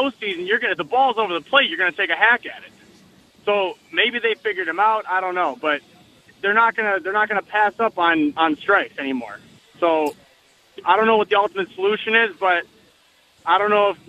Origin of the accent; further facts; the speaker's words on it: Detroit, Michigan, United States; now in Providence, United States; I mean, I'm from Detroit, live in Prov now.